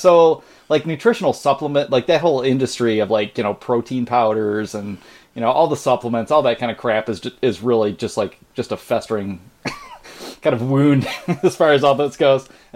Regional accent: Canada; And as a Canadian, I don't know for sure if you know this

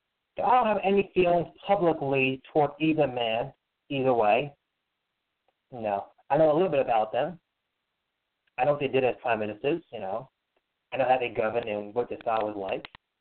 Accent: United States; But, you know, I'm American, so who cares what I say?

